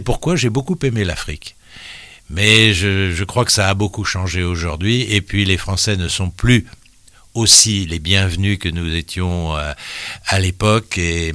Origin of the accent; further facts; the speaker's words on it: Pays de la Loire, France; also born or lived in La Baule; Moi, j'aime la France. Hein. Je suis français. J'aime la Baule parce que j'y ai vécu 75 ans.